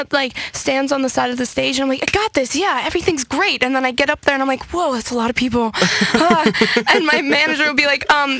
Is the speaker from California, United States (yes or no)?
yes; California, United States; because I'm from California. I mean, raised in California, so...